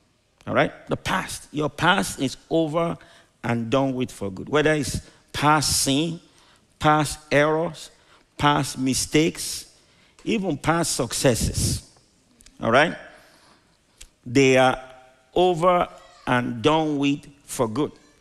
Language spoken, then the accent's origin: English; Nigeria; when I was growing up in Nigeria, some of the conductors would say, face forward.